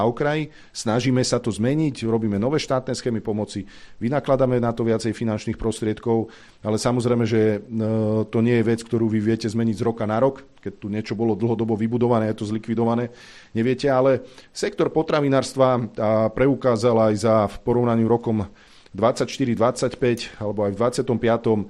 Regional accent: Prievidza, Trenčín Region, Slovakia; Však ja som z Prievidze a mali veľkú mliekareň, my sme mali veľký bitúnok, pekareň ešte veľká

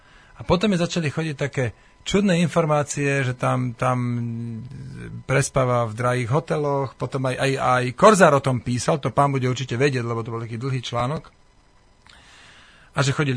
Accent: Banská Bystrica, Banská Bystrica Region, Slovakia; Prečo keď som z Banskej Bystrice, musím zastupovať práve Banskobystričanov?

